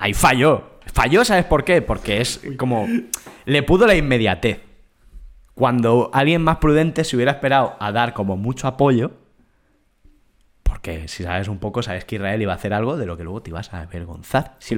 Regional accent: Terrassa, Catalonia, Spain; Yo soy un aborigen de Tarrasa. Yo acepto esta realidad gris en la que vivo.

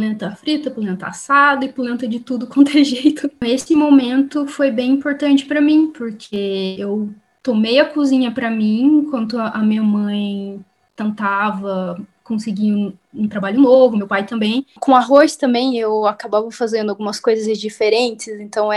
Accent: Taubaté, São Paulo, Brazil; moved away as an adult; now in Berlin, Germany; eu sou do interior de São Paulo, Taubaté. Eu tenho 31 anos e estou aqui em Berlim agora há 2 anos.

